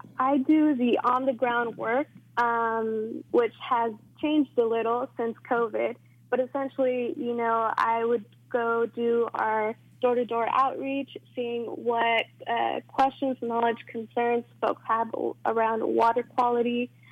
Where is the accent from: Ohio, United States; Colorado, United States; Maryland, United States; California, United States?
California, United States; Merced; So I'm originally from Merced, California, which is in the Central Valley. And I am a first-generation student that moved to Santa Cruz in 2015.